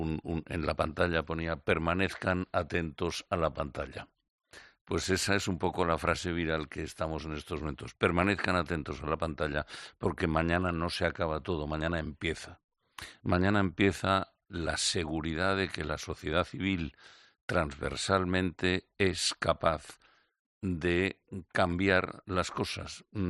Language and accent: Spanish; Catalonia, Spain; somos la gran mayoría de catalanes que queremos seguir siendo catalanes y españoles